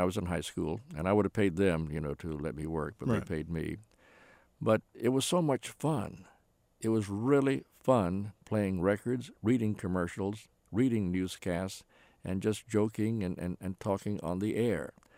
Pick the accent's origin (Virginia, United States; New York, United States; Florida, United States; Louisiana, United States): Virginia, United States; Alexandria; I got up early in the morning to open up a radio station in my hometown, to sign on a station in Alexandria, Virginia.